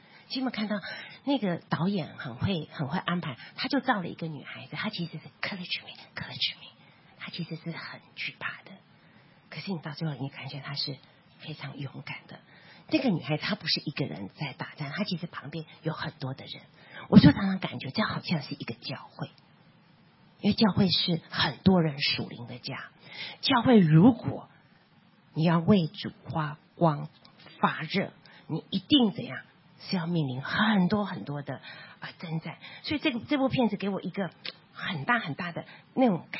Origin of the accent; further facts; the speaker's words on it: Taiwan; 可是以我从台湾来看香港的时候，你们的教会在我就觉得是一个很大的教会了。